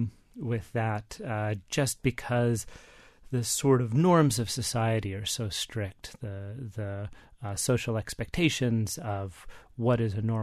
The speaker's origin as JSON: {"language": "English", "region": "Texas", "country": "United States", "tie": "born or raised there", "said": "growing up in Texas, of course, you get a lot of Texas history along with the U.S. history."}